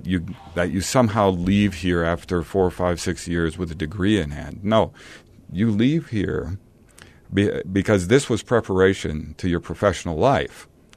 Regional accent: Iowa, United States; I did some of my growing up in Iowa. Well, in Iowa, there was a lot of agricultural programs there because it's an agricultural area of the country, right?

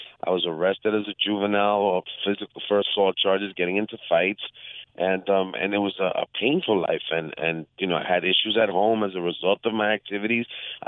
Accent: Hempstead, New York, United States; I grew up in a small village of 70,000 people called Hempstead, where we had failing schools, where we had very little opportunities

